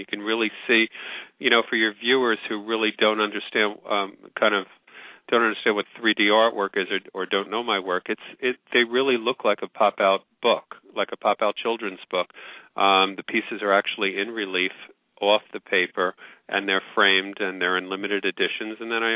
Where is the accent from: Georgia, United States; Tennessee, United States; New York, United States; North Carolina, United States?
New York, United States; I am a New York City artist, and I went to visual arts, and I'm always in the city, even though I'm from Westchester.